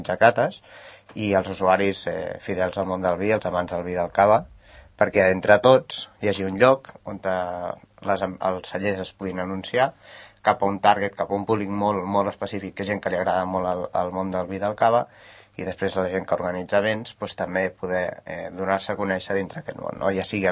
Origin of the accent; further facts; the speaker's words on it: Sant Sadurní d'Anoia, Catalonia, Spain; Nosaltres som de Sant Sadurní, som tres joves.